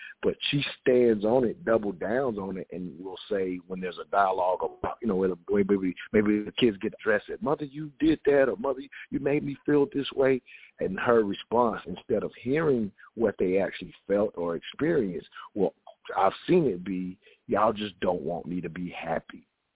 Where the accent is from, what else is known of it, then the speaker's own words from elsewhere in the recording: the South, United States; growing up in the South, and I would hear this from time to time